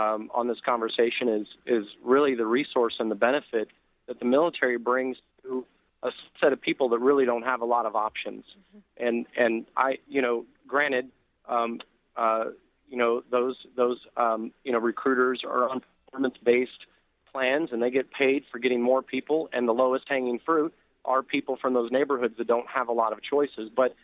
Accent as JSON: {"language": "English", "town": "El Paso", "region": "Texas", "country": "United States", "said": "But you know, I'm from El Paso, college degree, no resources."}